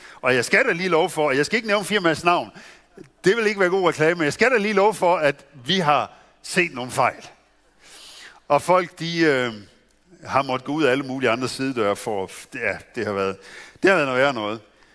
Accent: Central Denmark Region, Denmark; der hvor jeg kommer fra, det er sådan Midtjylland-agtigt.

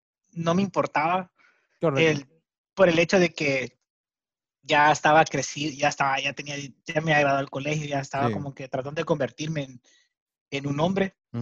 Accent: Honduras; born there; Y como yo nací aquí en Honduras, ¿verdad?

